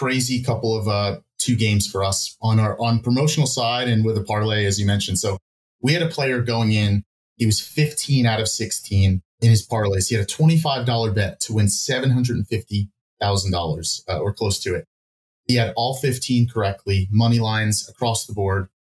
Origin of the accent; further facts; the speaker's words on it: United States; I really like the European team as an American.